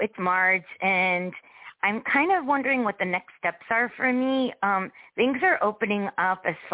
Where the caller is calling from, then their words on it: Connecticut, United States; Connecticut.